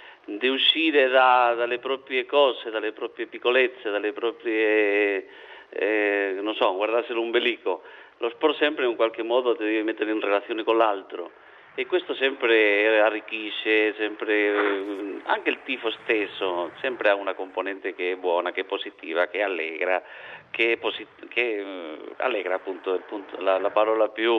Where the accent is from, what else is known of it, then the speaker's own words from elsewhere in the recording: Spain; io un po' da spagnolo, ma anche da... da persona che gli piace il calcio